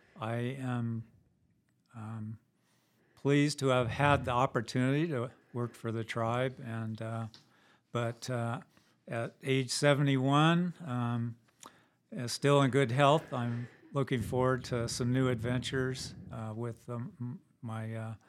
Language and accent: English; California, United States; I grew up in Southern California and just happened to have a vacation to this area